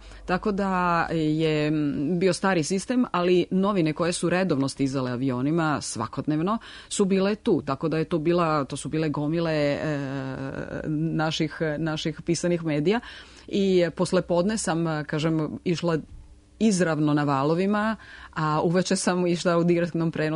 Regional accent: Serbia; i tamo sam kao jedina Srpkinja u istoriji završila taj konzervatorijum da bi posle magistrirala u Srbiji

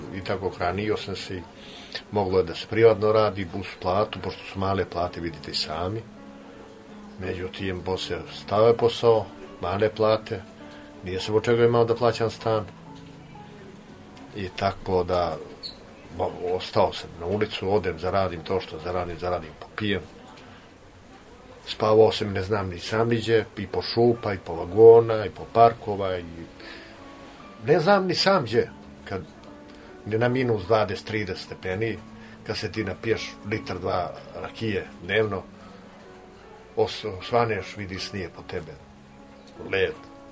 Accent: Gračanica, Andrijevica, Montenegro; born there; Rođen sam u Crnoj Gori, opština Andrijevica, selo Gračanica i imam 48 godina. 68. godište, januar mjesec 20.

